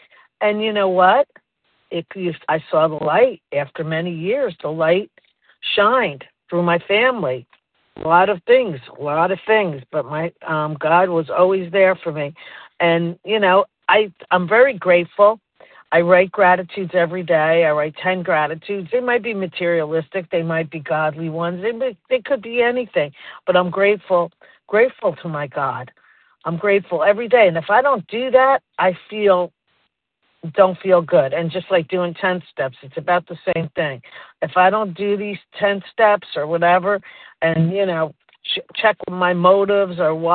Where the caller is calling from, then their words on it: Boca Raton, Florida, United States; I'm calling from Boca Raton, Florida.